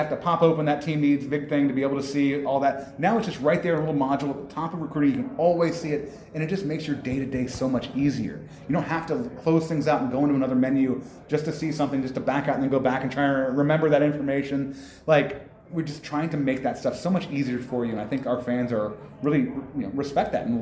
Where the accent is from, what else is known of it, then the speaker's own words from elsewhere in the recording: Orlando, Florida, United States; But I grew up here in Orlando